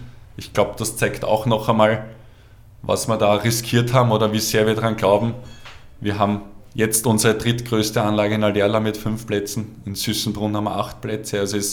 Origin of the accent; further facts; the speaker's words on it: Obersulz, Lower Austria, Austria; Ich bin aufgewachsen in Obersulz, der Steiner Matthias ist auch aus Obersulz.